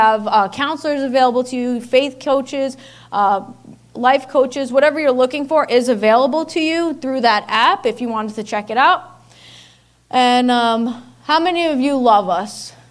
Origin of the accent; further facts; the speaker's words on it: Long Island, New York, United States; I'm from Long Island.